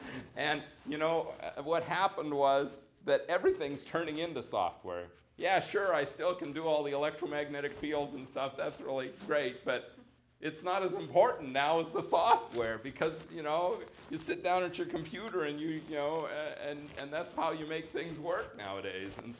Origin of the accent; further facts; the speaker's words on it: Alaska, United States; I mean, I grew up in Alaska, and we had a septic system there.